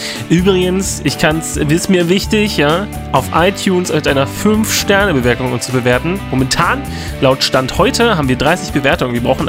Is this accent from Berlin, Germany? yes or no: yes; Berlin, Germany; Ich als Berliner